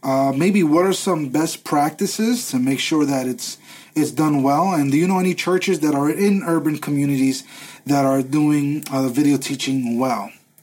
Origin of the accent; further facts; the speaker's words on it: Brooklyn, New York, United States; I'm from Brooklyn, planting a church in Brooklyn in New York City.